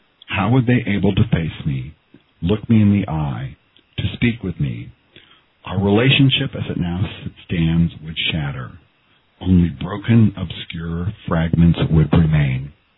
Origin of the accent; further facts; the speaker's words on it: Kansas City, Missouri, United States; I grew up in Kansas City for 30 years around devout and not so devout Mormons.